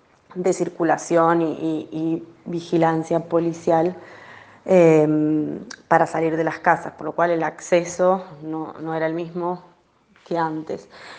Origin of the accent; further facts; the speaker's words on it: Argentina; moved away as an adult; also born or lived in La Plata; now in Bologna, Italy; estoy en Bolonia, soy argentina, vivía en La Plata y ahora estoy estudiando aquí en Italia.